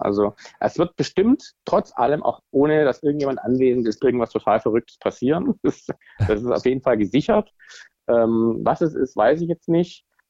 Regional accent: Baden-Württemberg, Germany; now in Hamburg, Germany; ich bin ja kein gebürtiger Hamburger, aber reingeschmeckter, wie man wiederum als Schwabe sagt

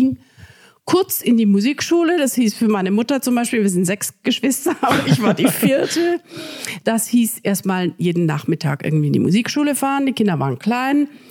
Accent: Lahr, Baden-Württemberg, Germany; an der Musikschule in Lahr im Schwarzwald, wo ich aufgewachsen bin.

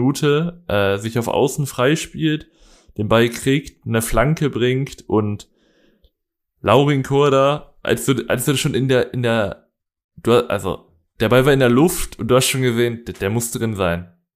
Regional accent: Paderborn, North Rhine-Westphalia, Germany; born there; ich als gebürtiger Paderborner

